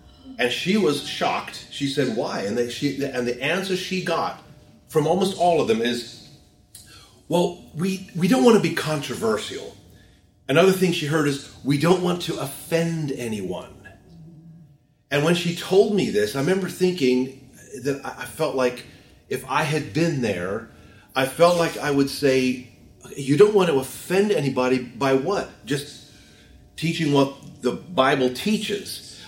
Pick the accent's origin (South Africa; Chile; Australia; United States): South Africa; I grew up in South Africa. I used to work for the National Park Service of South Africa.